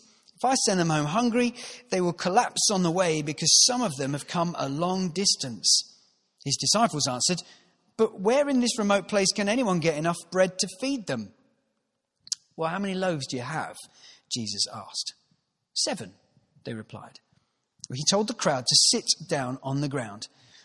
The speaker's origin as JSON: {"language": "English", "town": "Croxley Green", "region": "East of England", "country": "United Kingdom", "tie": "born or raised there", "said": "I grew up, as you can tell, not in Manchester or Salford. I grew up near London in a town called Croxley Green."}